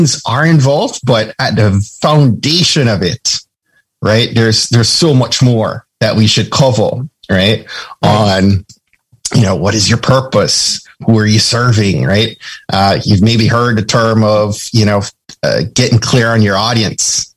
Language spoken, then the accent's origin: English; Jamaica; but I'm Jamaican, I'm a Christian, I'm a husband, I'm a dad.